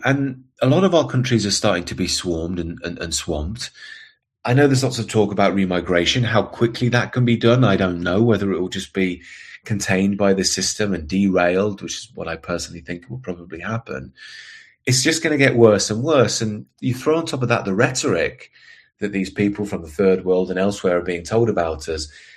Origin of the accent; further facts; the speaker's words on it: Leicester, East Midlands, United Kingdom; And again, I grew up in Leicester